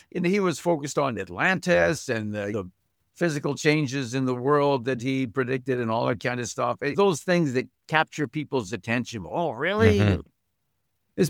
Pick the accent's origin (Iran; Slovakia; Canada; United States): Canada; Fort Saskatchewan, Alberta; the fact that I grew up in Fort Saskatchewan and my father, of course, we were there because my father had a job there, right?